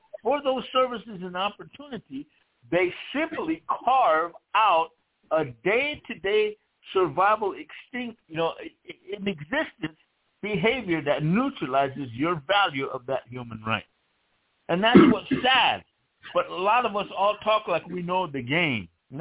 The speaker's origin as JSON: {"language": "English", "region": "South Dakota", "country": "United States", "said": "I come from … on the Pine Ridge Indian Reservation"}